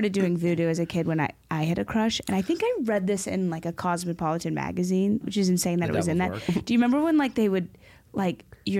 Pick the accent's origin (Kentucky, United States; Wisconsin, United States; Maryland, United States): Kentucky, United States; Louisville; also born or lived in South Carolina / Georgia; I'm from Kentucky. I'm from Louisville. But then South Carolina for school and then almost 10 years in Georgia.